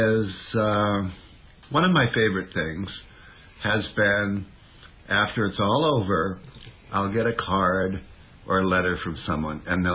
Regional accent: Lebanon, Oregon, United States; born there; also born or lived in China / Japan / Hawaii; I was born in Oregon, in a small town, Lebanon, Oregon, but was raised in the military all over the world, and China and Japan and Hawaii and East Coast and West Coast.

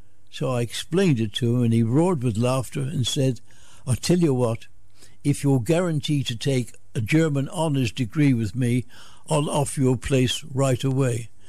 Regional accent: Bristol, South West England, United Kingdom; I was born in Bristol in the St. Paul's district, which was about the poorest part of Bristol, in February 1914.

